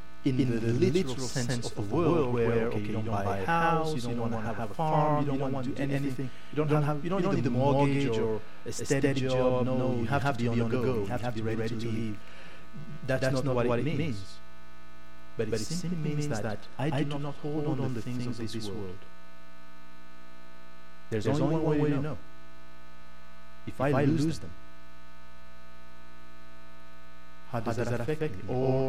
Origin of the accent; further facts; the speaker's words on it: Cameroon; now in Canada; My temporary status is that I'm Canadian. My previous temporary status was that I was Cameroonian.